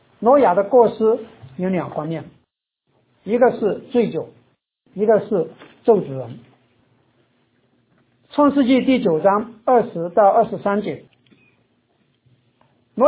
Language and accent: Chinese; China; now in United States; 那我们中国人其实更多的是被那个酒文化、酒桌的文化所迷惑、所辖制。